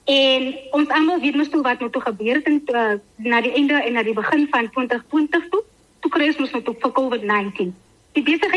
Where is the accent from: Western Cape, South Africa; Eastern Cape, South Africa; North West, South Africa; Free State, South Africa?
Western Cape, South Africa; Montagu; born there; ek is gebore daar in Montague, die Klein Plaas dorpie, in die Klein Karoo.